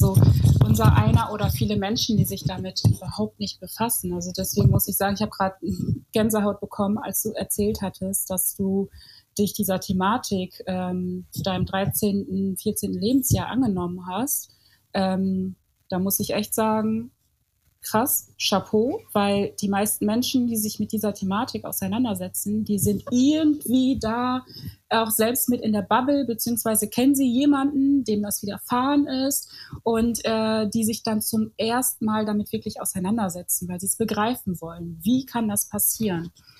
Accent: Côte d’Ivoire; ich als kleines Mädchen in der Elfenbeinküste habe mir ja auch nie Gedanken drüber gemacht, ach Mensch, vielleicht gehst du nicht in die Schule oder so.

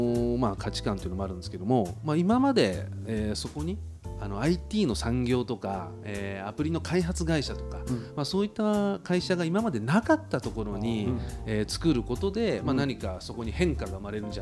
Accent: Yokosuka, Kanagawa, Japan; 横須賀は僕がこう生まれ育った43年間では

